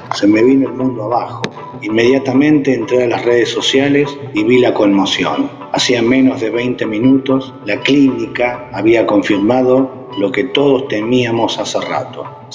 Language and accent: Spanish; Mar del Plata, Buenos Aires Province, Argentina; soy de Mar del Plata, Buenos Aires, Argentina.